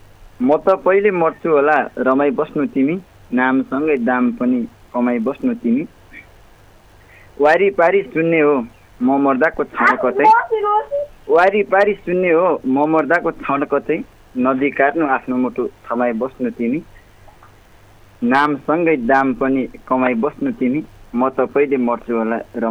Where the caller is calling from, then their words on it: Chaukune, Karnali Province, Nepal; चौकुने पाँच मायातालदेखि